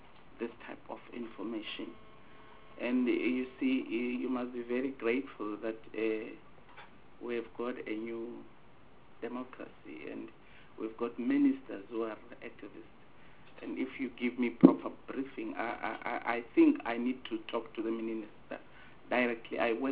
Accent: Akonhoek, Mpumalanga, South Africa; Komati Port is my area. I come from Mpumalanga, but in particular, Akonhoek.

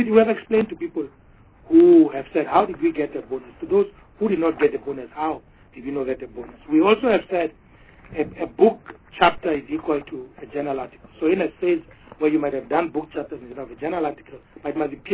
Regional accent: Tanzania; and I come from Tanzania

